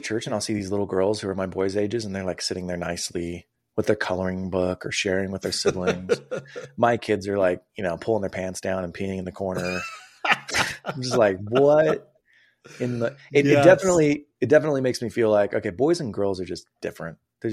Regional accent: Sacramento, California, United States; born there; So I am one of nine children. I was born in Sacramento, California. My father is an immigrant.

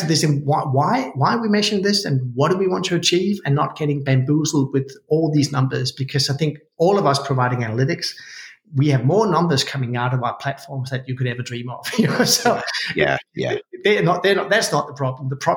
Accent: Australia; we see a big difference in my home country of Australia.

